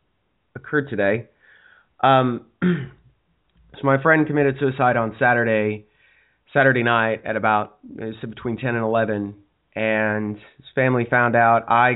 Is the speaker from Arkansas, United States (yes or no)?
no; Lubbock, Texas, United States; born there; I was born in Lubbock, but I was so little, I don't remember it.